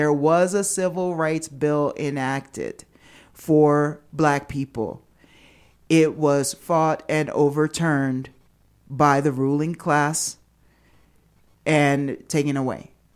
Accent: Washington, District of Columbia, United States; So again, that's my hometown. I have loved ones there.

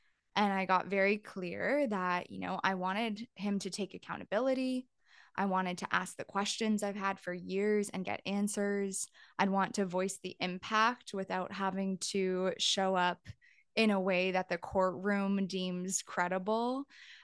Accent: Toronto, Ontario, Canada; I'm also from Canada. I'm based in Toronto

